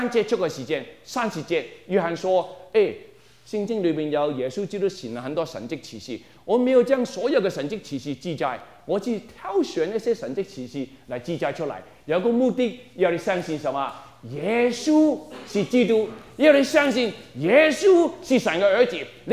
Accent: Taiwan; accent: Taiwanese Mandarin; 我是台湾国语，哎，真的很难听啊

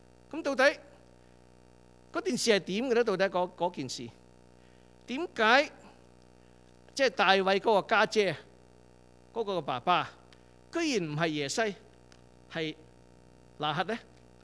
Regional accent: Guangdong, China; 咁於是乎，佢嫁嗰陣時候咧，就帶咗兩個我哋廣東人講得話咩油艇女

